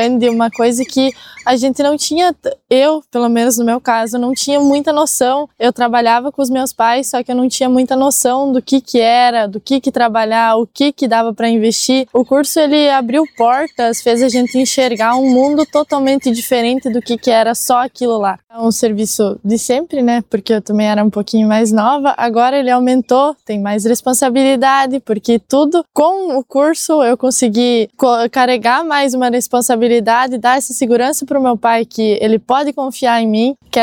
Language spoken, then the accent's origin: Portuguese; Tiradentes do Sul, Rio Grande do Sul, Brazil; Eu sou aqui de Tiradentes do Sul